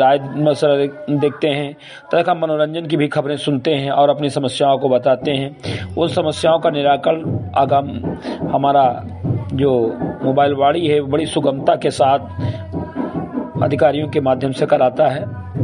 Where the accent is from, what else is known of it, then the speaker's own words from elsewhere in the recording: Bahraich, Uttar Pradesh, India; ग्राम सभा से मेरी कटाई विकासखंड मेनपुरवा जनपद बहराइच का मूल निवासी हूं